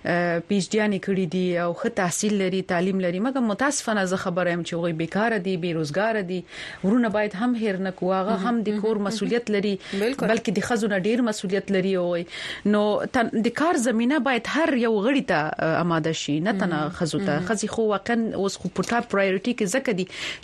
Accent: Paktia, Afghanistan; زه د پکتیا په یو کلی کې يم

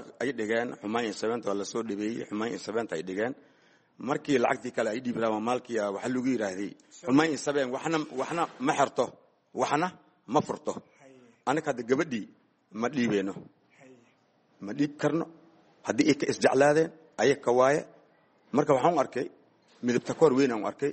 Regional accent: Mogadishu, Banaadir, Somalia; born or raised there; also born or lived in Lower Juba

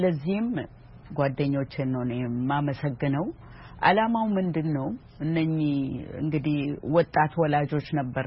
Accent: Oromia, Ethiopia; እኔ እኮ የመጣሁት እንዲህ በተራራ ነው የተከበበችው ሸለቆ ውስጥ ነገር ናት በጣም ቆንጆ ለማገር ነው ኢሉባቦር ውስጥ ነው እዛ ነው የተወለድኩት

